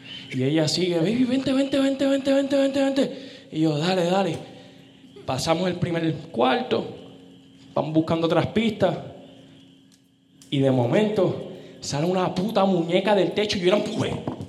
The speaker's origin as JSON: {"language": "Spanish", "town": "Arecibo", "country": "Puerto Rico", "said": "yo soy de Arecibo, yo hablo español. Y, hacho, yo llegué aquí en caballo, tú tranquila. Yo arrastro la eje y te digo eje."}